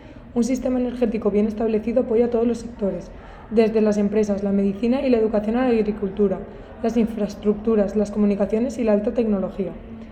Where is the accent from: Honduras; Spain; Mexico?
Spain; Valencia, Valencian Community; soy de Valencia